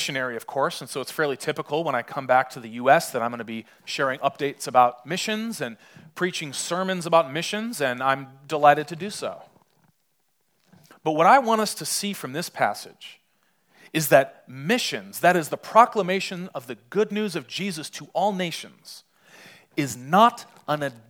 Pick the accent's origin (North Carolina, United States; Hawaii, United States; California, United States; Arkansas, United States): California, United States; Poway; I grew up in Poway, as I mentioned, so I'm staying with friends there.